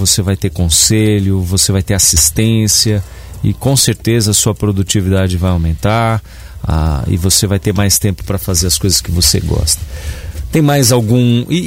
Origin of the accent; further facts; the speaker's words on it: São Paulo, Brazil; Eu falo porque eu vim de São Paulo